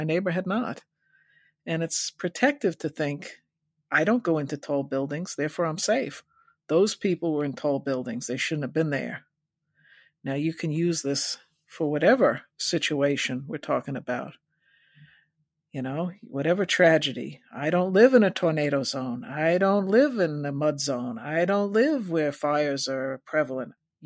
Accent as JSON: {"language": "English", "region": "New York", "country": "United States", "said": "Well, I'm originally from New York, but I wasn't living in New York City at the time."}